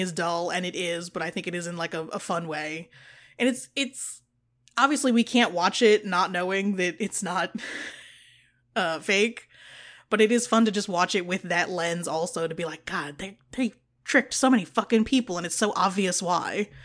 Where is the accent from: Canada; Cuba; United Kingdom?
United Kingdom; And I thought to myself, if I saw this in 1992 as a British 4-year-old, we wouldn't be doing this show because I'd be dead.